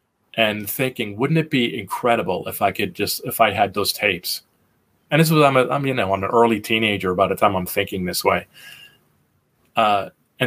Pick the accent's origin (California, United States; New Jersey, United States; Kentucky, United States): New Jersey, United States; I grew up in New Jersey, in New Jersey, central New Jersey.